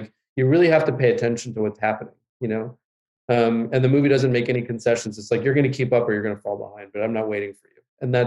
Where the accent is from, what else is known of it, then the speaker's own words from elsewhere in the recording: Los Angeles, California, United States; And I grew up in Los Angeles, but there were areas, parts, worlds in Los Angeles that I had never discovered until I worked there